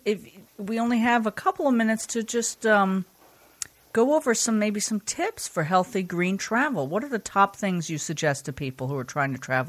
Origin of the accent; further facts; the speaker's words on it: New Jersey, United States; We're from Jersey.